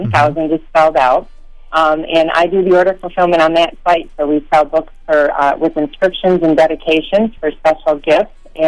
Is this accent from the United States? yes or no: yes; Saginaw, Michigan, United States; I was raised in Saginaw, and my dad passed away at the age of 84 in 2006 in Saginaw.